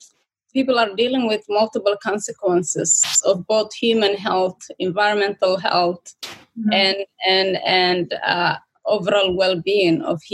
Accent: Mogadishu, Banaadir, Somalia; now in Minnesota, United States; growing up in Mogadishu, growing up here in Minnesota, I could see people, that whole colorism become a culture.

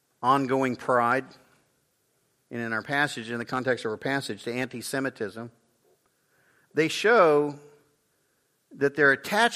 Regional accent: Hazel, Kansas, United States; Even the little Methodist church I grew up in Hazel, Kansas, we sang this all the time.

